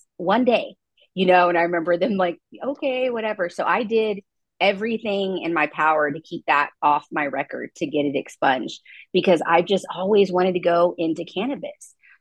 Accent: United States; I grew up in Williamson County, and the old, like literally when I was of age to move out, that I just had to get away from just Williamson County.

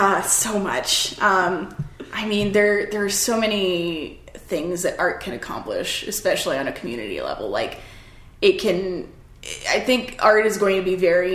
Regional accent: Canada; now in Brooklyn, United States; I'm Canadian living in the States, in Brooklyn

